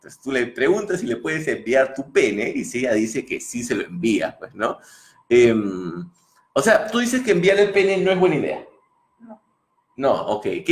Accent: Peru; Saben, así somos los peruanos.

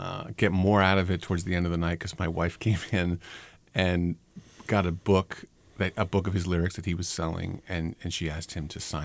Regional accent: Darien, Connecticut, United States; also born or lived in Brooklyn; now in Portland, United States; I'm from Connecticut, Darien, Connecticut, and I have lived in Brooklyn, New York with my wife over the last couple months. We moved to Portland

